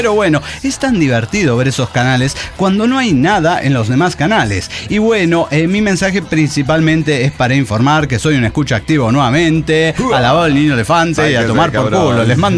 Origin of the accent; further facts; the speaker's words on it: Tarija, Bolivia; viajo por todo el departamento de Tarija revisando obras de saneamiento. Esto está saneado, esto no está saneado. Conociendo más de mi tierra